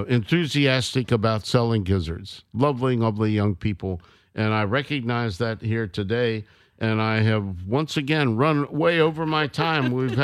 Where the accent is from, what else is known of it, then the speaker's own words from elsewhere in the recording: the South, United States; what you and I grew up with gizzards in the South.